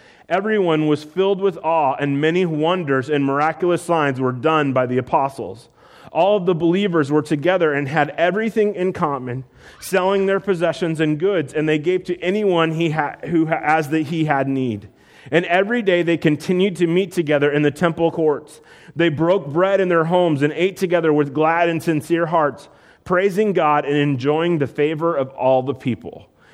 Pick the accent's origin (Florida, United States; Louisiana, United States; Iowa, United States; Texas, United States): Iowa, United States; Okay, I grew up in Iowa. I know all about combines.